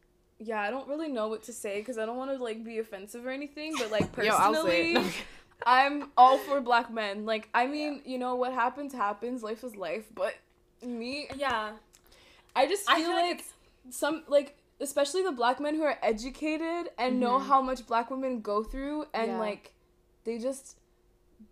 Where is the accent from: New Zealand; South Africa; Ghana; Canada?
Canada; Montreal, Quebec; I grew up in Montreal